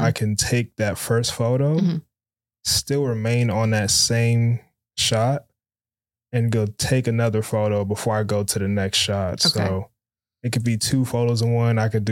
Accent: Westgate, Florida, United States; because especially where I grew up out in Westgate, I've seen the good, the bad, and the ugly.

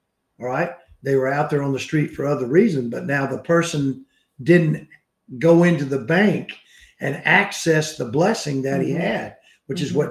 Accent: United States; but I'm glad I'm an American, all right?

